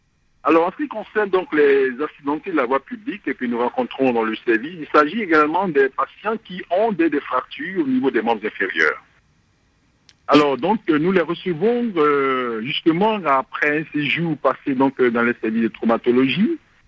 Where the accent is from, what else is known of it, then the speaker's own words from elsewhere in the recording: Côte d’Ivoire; Voilà un peu comment s'est organisée donc la prise en charge chez nous en Côte d'Ivoire.